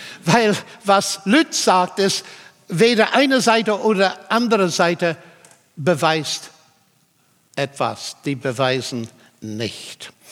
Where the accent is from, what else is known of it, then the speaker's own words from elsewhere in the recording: Northern Ireland, United Kingdom; German is a second language; ich komme aus Nordirland. Meine Eltern waren gläubig und die waren sehr ungewöhnlich, weil sie christlich waren, ohne sektierisch zu sein.